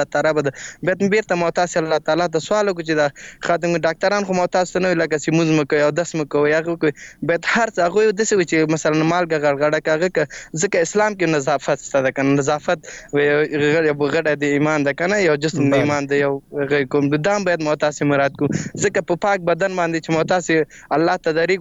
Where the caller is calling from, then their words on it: Laghman, Afghanistan; اړیکه مې لغمان څخه نیولې ده.